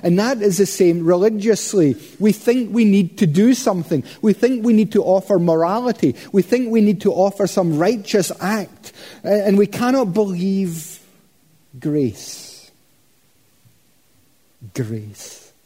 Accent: Scotland, United Kingdom; Don't worry, I'm Scottish, I wouldn't do it.

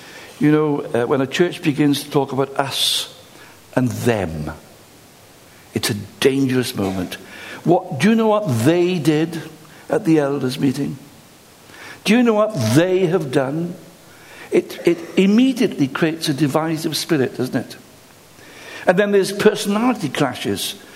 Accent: Wales, United Kingdom; Well, I'm Welsh and very proud of it.

